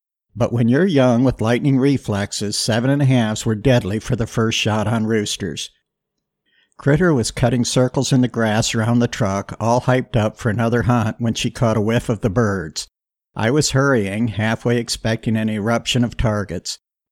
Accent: Iowa, United States; I'd hunted pheasants a lot in my home state of Iowa

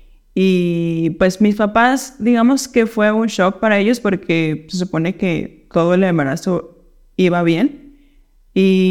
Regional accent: Guadalajara, Jalisco, Mexico; born there; en el hospital donde nací, aquí en Guadalajara

